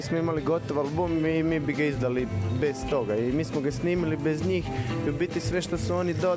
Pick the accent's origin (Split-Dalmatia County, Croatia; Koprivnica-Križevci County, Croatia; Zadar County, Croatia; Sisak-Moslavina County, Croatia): Sisak-Moslavina County, Croatia; Sisak; Pa mi smo instrumentalni band, dolazimo iz Siska, jednog malog industrijskog gradića blizu Zagreba.